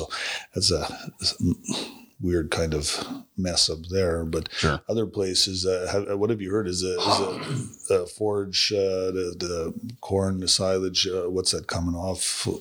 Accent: Manitoba, Canada; growing up in Manitoba

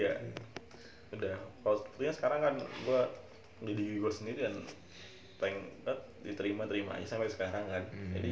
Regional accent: Senulin, South Kalimantan, Indonesia; karena pertama rumah gue jauh kalau dari kota pusat kota Banjarbaru ya jatuhnya lumayan jauh karena gue dari Senulin kalau mau nongkrong ke Banjarbaru tuh ya 11 kilo lah kasarnya dari rumah gue itu

